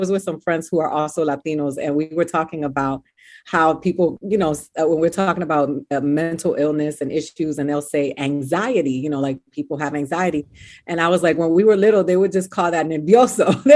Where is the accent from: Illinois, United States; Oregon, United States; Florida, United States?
Florida, United States; Miami; also born or lived in Boston, United States / Dominican Republic / New York, United States; I grew up in Miami and that's where I really grew up.